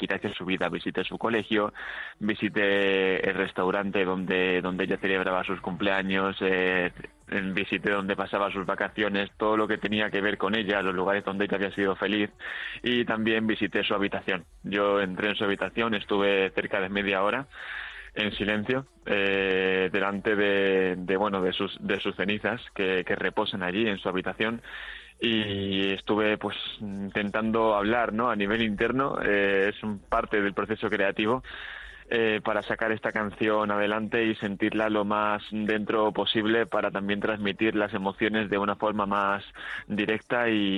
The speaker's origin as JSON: {"language": "Spanish", "town": "Granada", "region": "Andalusia", "country": "Spain", "said": "Yo soy de Granada, sí."}